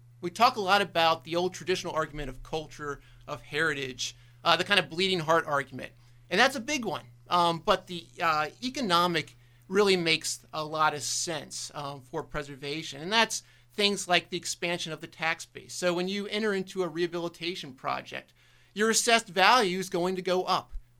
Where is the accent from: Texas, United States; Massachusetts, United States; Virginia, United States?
Virginia, United States; Fredericksburg; Where are you from? You know, we noticed your accent. And I said, Fredericksburg, Virginia. And they said, we know where that is.